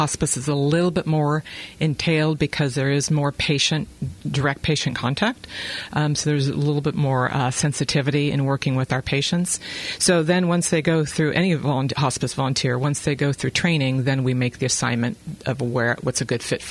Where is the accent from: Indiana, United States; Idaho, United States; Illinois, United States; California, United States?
California, United States; No, I'm originally a San Francisco Bay Area native.